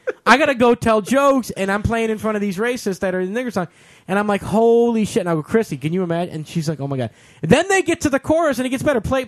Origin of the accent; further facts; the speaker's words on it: Detroit, Michigan, United States; a fat white guy from Detroit, because I'm from Detroit.